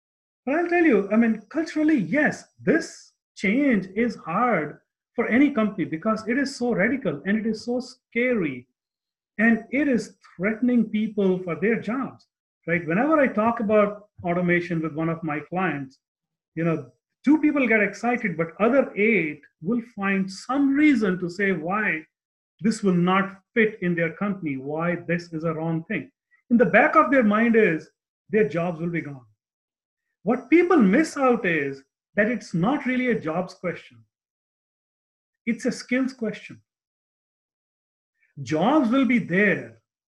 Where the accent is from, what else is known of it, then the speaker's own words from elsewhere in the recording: India; I'm not that old, but I grew up in India.